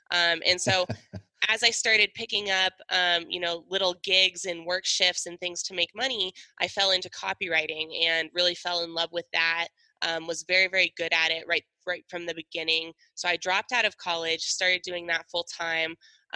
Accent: Seattle, Washington, United States; So I grew up in Seattle, Washington, always did very well in school, was very school focused.

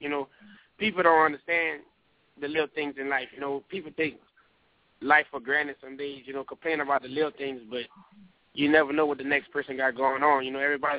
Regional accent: Louisiana, United States; We call Flying Solo Riders, and we're from Bracketo, Louisiana.

